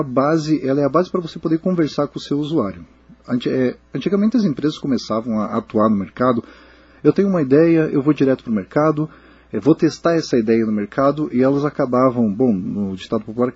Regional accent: Joaçaba, Santa Catarina, Brazil; now in Curitiba, Brazil; Sou natural de Joaçaba, aqui, vim da região, eu conheço a região muito e agora já em Curitiba

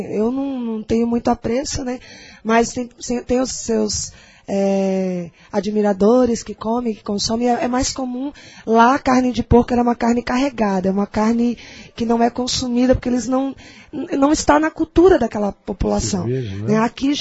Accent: Northeast Brazil, Brazil; eu falo isso porque eu sou nordestina, né?

